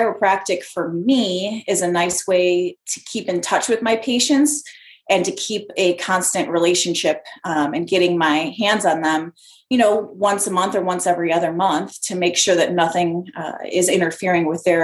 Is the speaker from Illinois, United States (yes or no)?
yes; Chicago, Illinois, United States; I grew up in the Chicago area